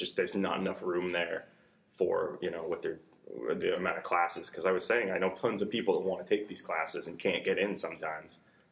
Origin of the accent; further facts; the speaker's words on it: Scarborough, Maine, United States; I'm from Scarborough, Maine. It's right near Portland, 5 minutes outside